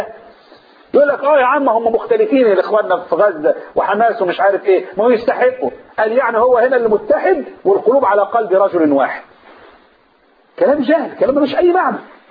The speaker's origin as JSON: {"language": "Arabic", "region": "Upper Egypt", "country": "Egypt"}